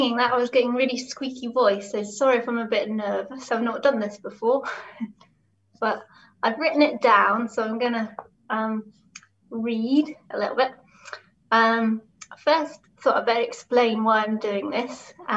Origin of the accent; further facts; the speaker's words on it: Salisbury, South West England, United Kingdom; born there; also born or lived in Dubai; I was born in Salisbury into an army family, third child of four. And my earliest memories are of moving between army garrisons.